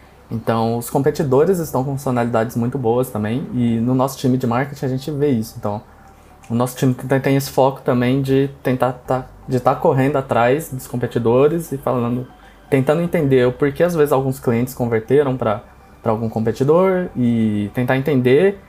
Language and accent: Portuguese; São Paulo, Brazil; eu sou do interior de São Paulo, mas recentemente me mudei e estou morando em São Paulo, na capital.